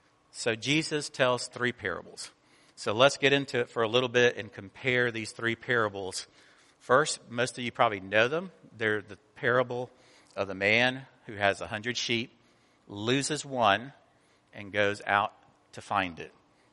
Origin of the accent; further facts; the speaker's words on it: Atlanta, Georgia, United States; also born or lived in Cuba; I was born in Cuba, I was raised in Atlanta, Georgia, and so I had a strange combination of being a southerner from a different country.